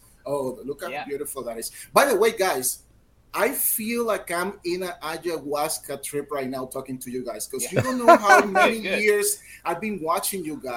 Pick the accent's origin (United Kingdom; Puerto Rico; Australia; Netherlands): Puerto Rico; I'm from Puerto Rico